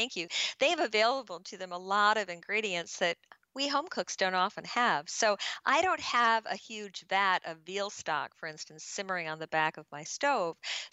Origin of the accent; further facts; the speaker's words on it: New Jersey, United States; now in Minneapolis, United States; And actually, I grew up in New Jersey. But when I moved to Minneapolis, I was just blown away by the bounty in our farmers markets